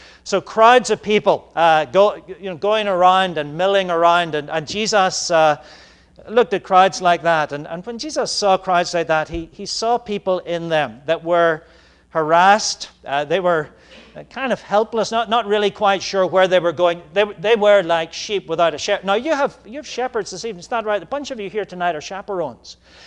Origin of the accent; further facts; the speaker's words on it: Ireland; I'm from Ireland, and where I come from, sheep are fairly common.